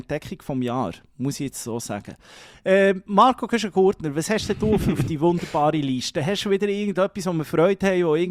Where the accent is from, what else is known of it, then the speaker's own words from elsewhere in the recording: Colombia; Bogota, in meinem Heimatland.